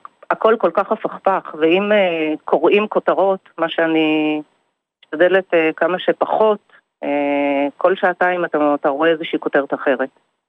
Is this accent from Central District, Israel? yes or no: yes; Kfar Saba, Central District, Israel; אנחנו מכפר סבא